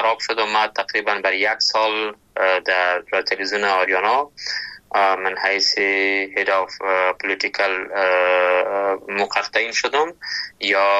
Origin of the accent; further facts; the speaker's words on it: Kabul, Afghanistan; also born or lived in Laghman; ما در کابل به دنیا آمدیم، ولی در اصل از لغمان هستم و تقریبا سالای زیاده که پدرم در کابل بود.